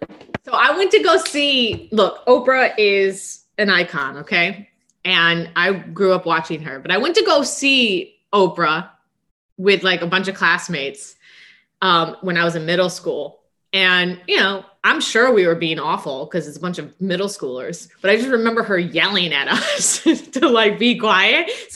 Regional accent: Midwest, United States; Big Ten, because I went to Northwestern and I'm from the Midwest, so I rep the Big Ten.

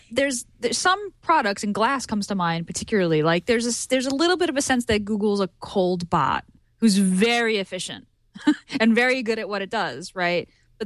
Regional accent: Brooklyn, New York, United States; Yeah, I'm from Brooklyn.

